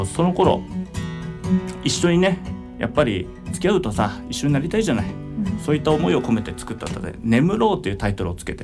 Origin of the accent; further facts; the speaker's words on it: Katori, Chiba, Japan; 僕はね、千葉の出身なんですけれども、香取市っていうところ、